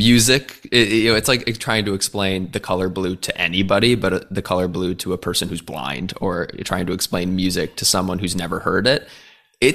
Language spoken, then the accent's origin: English; United States; Just kidding. I love being American.